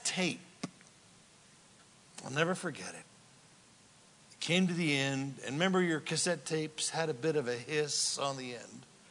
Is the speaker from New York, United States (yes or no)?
no; Redding, California, United States; He had visited my hometown of Redding, California